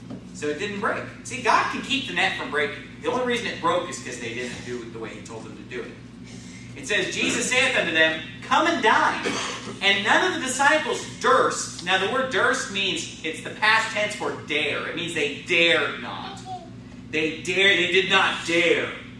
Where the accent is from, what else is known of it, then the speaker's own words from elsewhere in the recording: California, United States; now in Arizona, United States; Now, here in Arizona, and I grew up in California, we do not use the word supper.